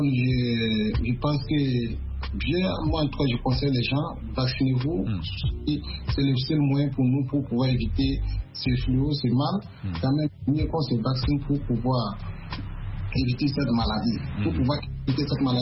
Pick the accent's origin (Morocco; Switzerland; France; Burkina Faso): Burkina Faso; also born or lived in Abidjan; now in United States; Et juste quand j'ai quitté Abidjan, quand j'étais arrivé au pays, au Burkina, paf, les pandémies, ça a commencé, ils ont commencé à fermer les frontières. Donc, facilement, j'ai passé plus de 6 mois à Ouagadougou là-bas.